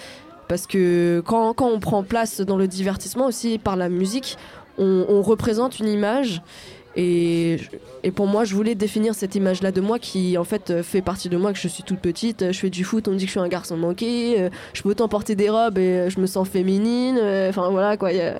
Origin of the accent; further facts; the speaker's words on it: France; born there; first language French; déjà, je suis née en France et que bah, c'est ma langue maternelle aussi.